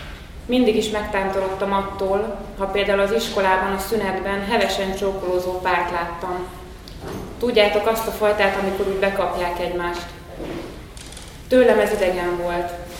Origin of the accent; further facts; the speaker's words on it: Győr, Győr-Moson-Sopron, Hungary; moved away as an adult; now in Budapest, Hungary; sziasztok! Győri származású vagyok, de már 18 éves korom óta itt élek Budapesten.